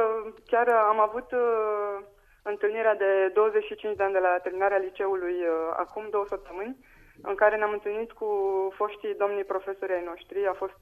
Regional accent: Romania; eu venind totuși din România, sau cel puțin cum am fost eu crescută, cum am fost crescut în România, cum am fost crescută de părinții mei

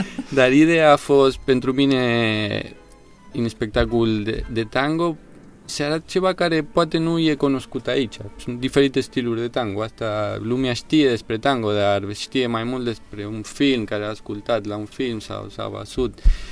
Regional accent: Buenos Aires, Argentina; Romanian is a second language

